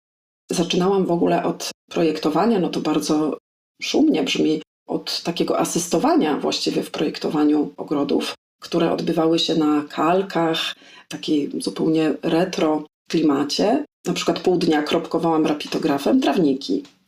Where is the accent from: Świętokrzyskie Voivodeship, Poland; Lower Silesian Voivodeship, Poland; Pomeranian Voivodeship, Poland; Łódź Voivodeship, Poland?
Lower Silesian Voivodeship, Poland; Wrocław; jestem z Wrocławia i całe tutaj moje życie, w zasadzie wyjeżdżając tylko no, krótko do innych krajów